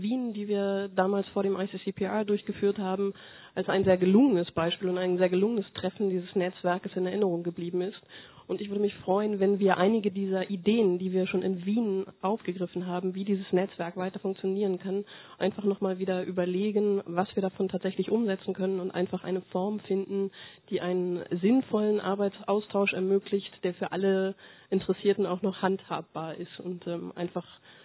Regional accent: Bonn, North Rhine-Westphalia, Germany; Ich komme aus Bonn

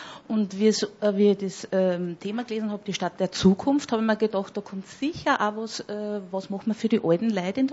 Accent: Linz, Upper Austria, Austria; als Linzerin weiß ich, da gibt es wirklich Probleme

